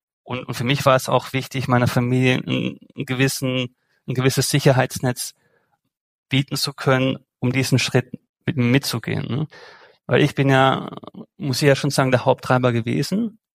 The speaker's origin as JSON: {"language": "German", "region": "Baden-Württemberg", "country": "Germany", "tie": "born or raised there", "said": "Ich bin auf der deutschen Rheinseite aufgewachsen, aber immer mit sehr, sehr starkem Schweizbezug."}